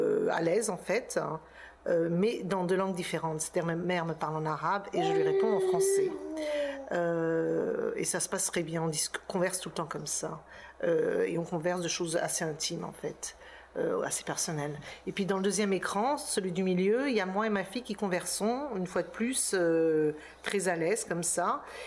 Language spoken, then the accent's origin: French; France; de grandir, pour moi en tout cas en tant qu'Algérienne ou d'origine algérienne en France, c'était très dur, quoi.